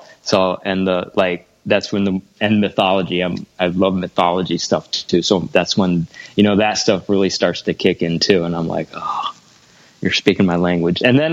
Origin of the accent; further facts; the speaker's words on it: Ohio, United States; I grew up in Ohio, so it was about 4 hours